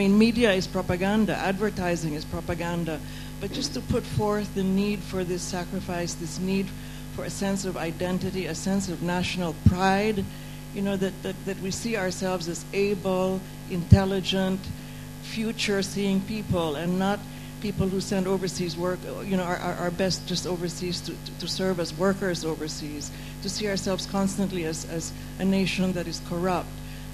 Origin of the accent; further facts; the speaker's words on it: Philippines; I'm the other half of the 40 years that my husband's been married to. I grew up in the Philippines. My family's Filipino.